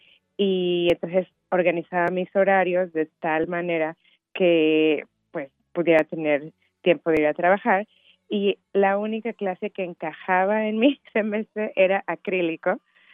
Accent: Mexico City, Mexico; moved away as an adult; also born or lived in Mozambique; now in Memphis, United States; yo soy de la Ciudad de México, nací en la Ciudad de México y viví toda mi vida en la Ciudad de México y después tuve la oportunidad de ir a vivir en Mozambique. Y después ahí me fui a Memphis, Tennessee

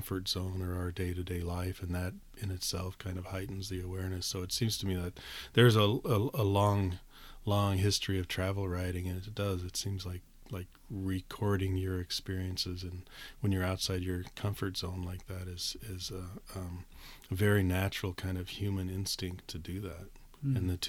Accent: United States; I mean, I grew up in America, but it remains to me one of the most exotic places in the world.

